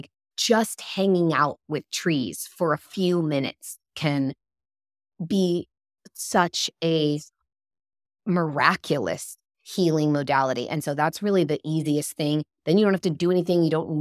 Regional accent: California, United States; now in Los Angeles, United States; And I'm from the Redwoods. I'm from Northern California, from the deep old growth forest.

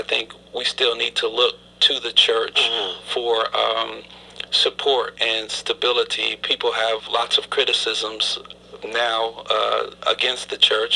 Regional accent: Buffalo, New York, United States; also born or lived in Rochester; I was born in Rochester, New York, but raised in Buffalo, New York

